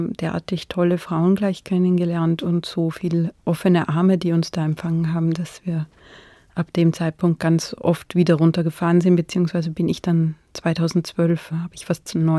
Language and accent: German; Austria; wenn man da als Österreicherin sich denkt, ich würde da eigentlich wahnsinnig gern mehr wissen.